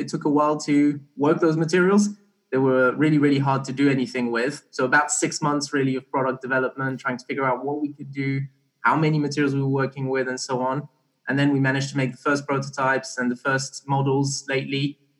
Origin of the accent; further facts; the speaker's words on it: Barbados; also born or lived in Belgium; So I was born in Belgium, but I grew up kind of in Barbados for a few years.